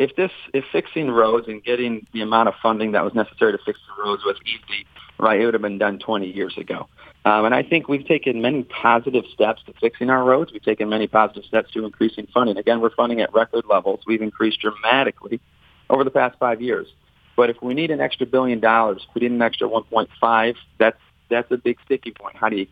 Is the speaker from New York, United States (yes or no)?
no; Michigan, United States; Obviously, I'm from Northern Michigan.